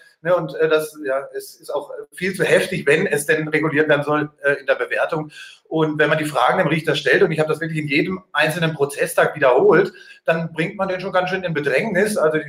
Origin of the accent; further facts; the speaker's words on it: Lahr, Baden-Württemberg, Germany; habe den dann nur noch in meiner Heimatstadt in Lahr gekauft.